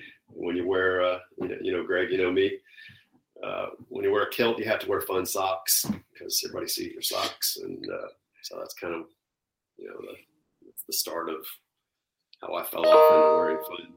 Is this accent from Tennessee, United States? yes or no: yes; Memphis, Tennessee, United States; Yeah, I'll tell you, I was born and raised in Memphis and went to undergrad down at Southern Miss.